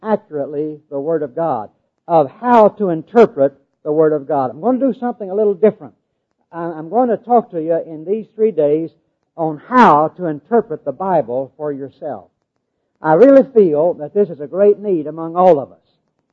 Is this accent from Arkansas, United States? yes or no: yes; Arkansas, United States; I grew up in Arkansas